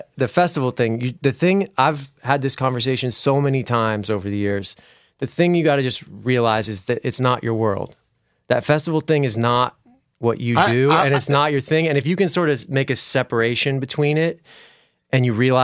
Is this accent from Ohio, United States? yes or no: yes; Ohio, United States; I grew up in Ohio, and I could not get the T-shirts.